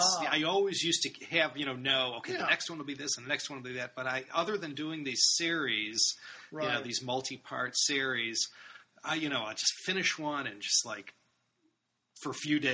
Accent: Tehran, Tehran Province, Iran; Yeah, so, I'm from Tehran.

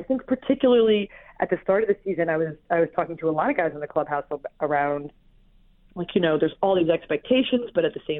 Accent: Philadelphia, Pennsylvania, United States; Reference that I'm from the Philly area.

